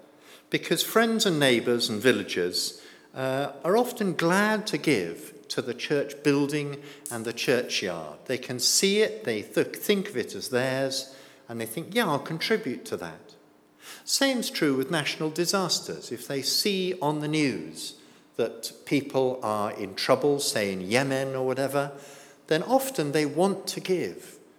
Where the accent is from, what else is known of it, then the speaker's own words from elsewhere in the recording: United Kingdom; because we're British after all, aren't we?